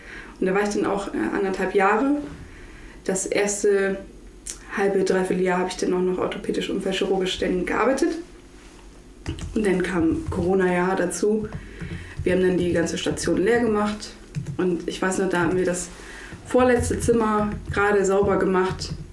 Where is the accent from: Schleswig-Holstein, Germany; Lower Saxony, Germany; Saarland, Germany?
Lower Saxony, Germany; Butjadingen; Ich arbeite auf der Intensivstation und ich komme aus Budjadingen.